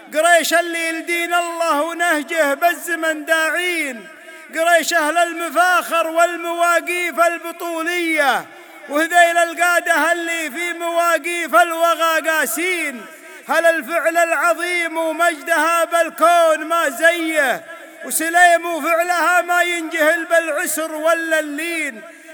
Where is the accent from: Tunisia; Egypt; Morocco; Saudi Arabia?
Saudi Arabia; Hejaz; وأنا شاعر حجازي وأعرف اللي بالدهر لية، وباوضح لكم عاداتنا في حجازنا ويبين لكم قول الحقيقة عن هويتنا الحجازية